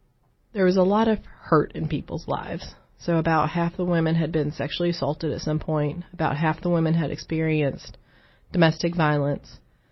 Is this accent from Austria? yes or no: no; Appalachia, United States; I've seen this with my generation growing up in Appalachia, but also in my research as well.